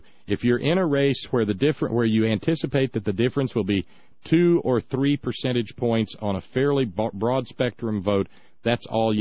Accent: Alabama, United States; And so as a result, growing up in Alabama, I went to a few AMEs and so forth

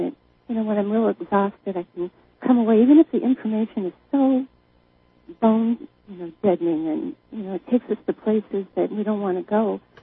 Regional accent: Seattle, Washington, United States; there are no answers other than I'm just from Seattle.

